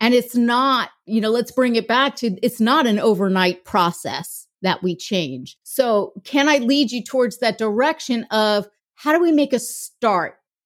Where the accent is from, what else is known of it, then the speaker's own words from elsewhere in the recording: Michigan, United States; I'm from Michigan.